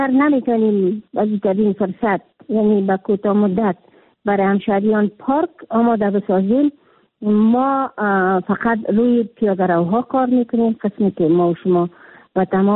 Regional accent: Kabul, Afghanistan; ساحتی که ما داشتیم در شهر کابل که خود من یک کابلی هستم فوق‌العاده مکفی بود

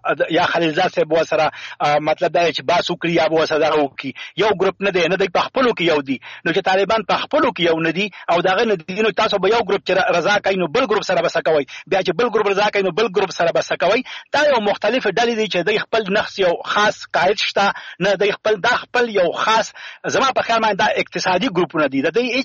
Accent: Afghanistan; خو زه افغان یم

